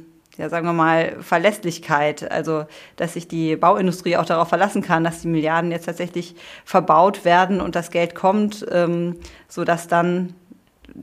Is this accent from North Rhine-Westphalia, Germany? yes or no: yes; North Rhine-Westphalia, Germany; Ich komme aus dem Sauerland